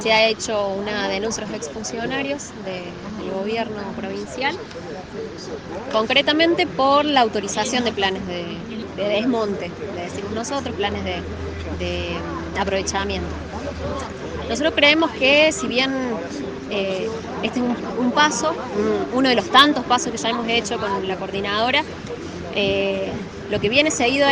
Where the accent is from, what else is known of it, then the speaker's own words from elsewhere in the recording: Córdoba, Argentina; Otro en la zona de la que yo soy, del departamento de Río Seco.